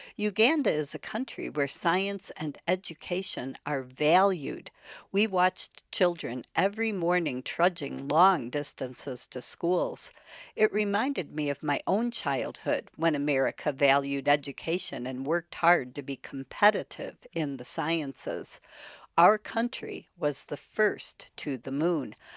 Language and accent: English; Chicago, Illinois, United States; and the glorious aftermath of my beloved Chicago Cubs winning it all, and left the morning after my hometown held a parade that drew an estimated 5 million people